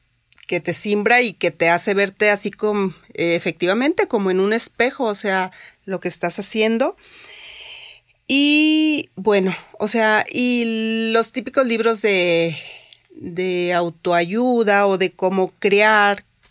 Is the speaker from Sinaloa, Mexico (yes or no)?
yes; Culiacán, Sinaloa, Mexico; moved away; pues somos de Culiacán, o sea, a mí me encanta ir a Culiacán, disfruto mucho ir, pues allá está la familia